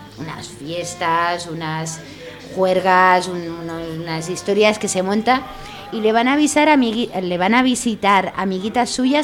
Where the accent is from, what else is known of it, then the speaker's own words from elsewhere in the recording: Balearic Islands, Spain; Yo soy mallorquina.